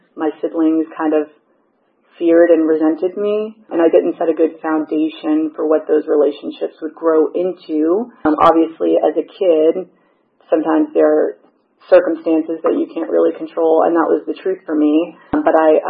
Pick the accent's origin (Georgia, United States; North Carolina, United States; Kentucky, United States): Georgia, United States; I grew up in Gwinnett, full house. There were four kids.